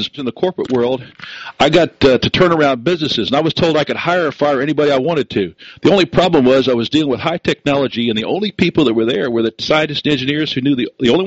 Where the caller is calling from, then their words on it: Wilmington, Delaware, United States; Right outside of Wilmington, Delaware, just on the edge of the Mason-Dixon line.